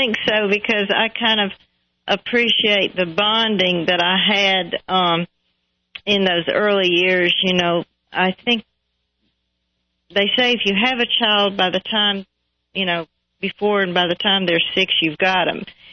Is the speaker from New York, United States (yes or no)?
yes; Dunkirk, New York, United States; born there; also born or lived in South Carolina; I was born in Dunkirk, New York. And that's not too terribly far from the snow capital of the world in Buffalo.